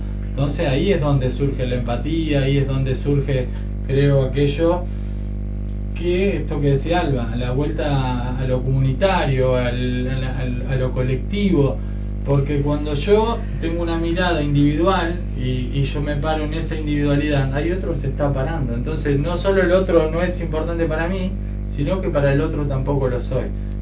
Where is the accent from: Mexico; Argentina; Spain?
Argentina; con aquello de lo cual nosotros nos sentíamos orgullosos como argentinos